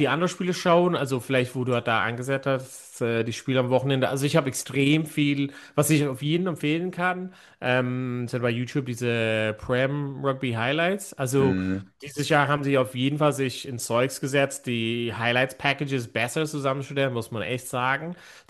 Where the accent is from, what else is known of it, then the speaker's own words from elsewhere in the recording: Ireland; now in Germany; ja, ich glaube, ich bin mehr Deutsch als Ire geworden